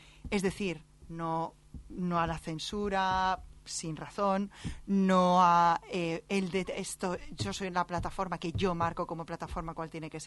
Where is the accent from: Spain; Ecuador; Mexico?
Spain; Nos quejamos en España con un 10%, aquí habría que venir con el 100 y pico% que tenéis.